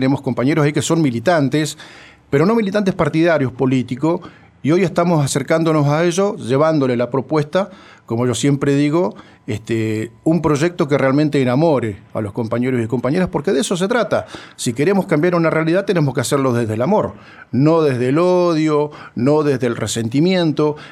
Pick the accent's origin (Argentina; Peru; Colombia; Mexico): Argentina; Zapala, Neuquén; Yo soy de Zapala, nos conocemos todos